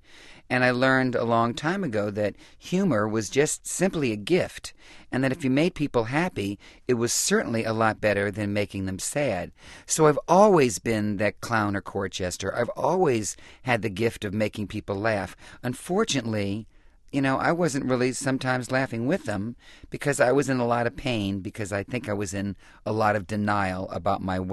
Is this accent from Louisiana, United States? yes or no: yes; New Orleans, Louisiana, United States; I'm from New Orleans, Louisiana. I grew up without any physical education, because back then it was only sports.